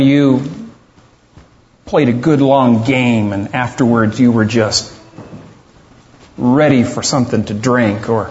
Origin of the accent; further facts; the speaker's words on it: Texas, United States; I grew up in Texas, and I had two brothers, still do.